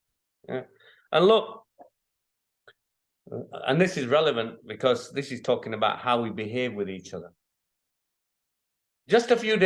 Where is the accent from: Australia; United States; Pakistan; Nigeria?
Pakistan; I'm from Pakistan.